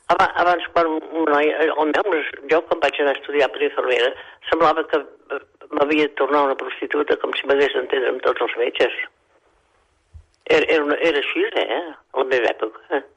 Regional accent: Olot, Catalonia, Spain; Com que jo soc d'Olot, vaig anar a la residència

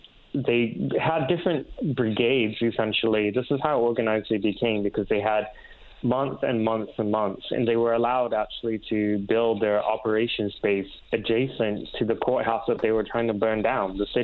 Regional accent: Portland, Oregon, United States; So in Portland last year, my hometown, they rioted for more than 120 days straight.

